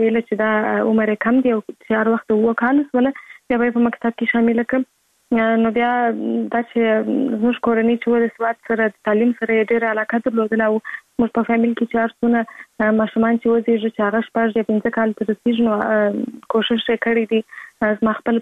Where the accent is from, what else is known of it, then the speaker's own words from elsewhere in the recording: Kandahar, Afghanistan; born there; زه په کندهار ولایت کې زیږیدلی یم او اوس فعلا په کندهار ولایت کې اوسېږم.